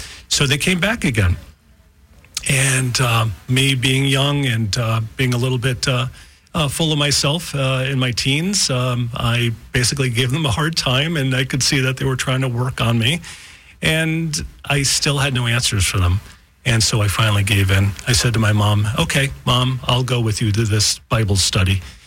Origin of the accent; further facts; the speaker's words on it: Fairfield, Connecticut, United States; also born or lived in Queens, New York City; Fairfield, Connecticut. Actually, I was born in New York City in Queens. And when we were 2 years old, I came to here.